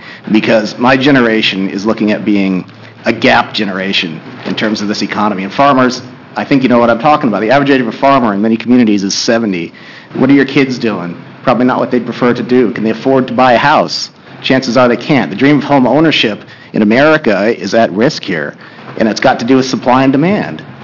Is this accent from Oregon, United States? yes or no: yes; Oregon, United States; I'm from Josephine County.